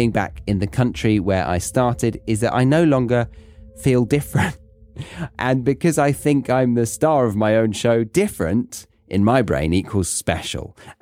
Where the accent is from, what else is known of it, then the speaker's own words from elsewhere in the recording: United Kingdom; But hey, that is kind of a stereotype of being British, right? Complaining and never being overly satisfied with life.